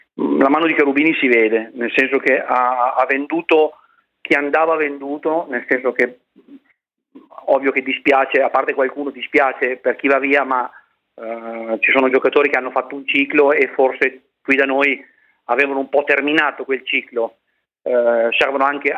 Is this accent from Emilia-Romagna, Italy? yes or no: yes; Ricò, Emilia-Romagna, Italy; Perché io sono di Ricò